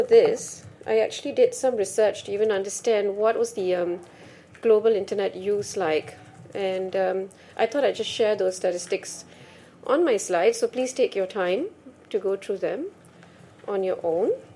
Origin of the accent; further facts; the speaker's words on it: Singapore; Hello, everyone. … from Singapore, and I'm here with my colleague in the IP industry, Brian, who's from the US.